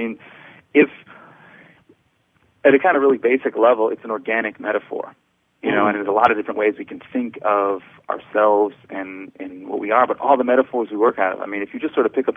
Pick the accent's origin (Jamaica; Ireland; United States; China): United States; the guy asked me where I was from, and I said I was from America.